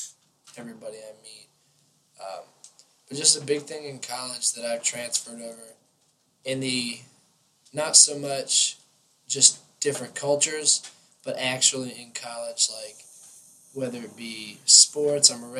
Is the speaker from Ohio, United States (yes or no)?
yes; Ohio, United States; I also was from a really small town northeast of Cincinnati. We had fewer people in my hometown than we do at this college.